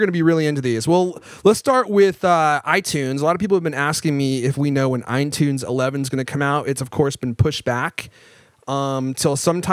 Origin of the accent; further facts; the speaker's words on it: Redmond, Washington, United States; Actually, I grew up in Redmond, Washington. That's kind of a coincidence.